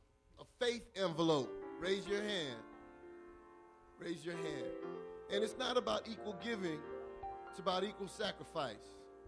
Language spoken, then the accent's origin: English; New York, United States; I grew up in New York when you used to be able to go and buy a 25 cents would buy you a slice of pizza.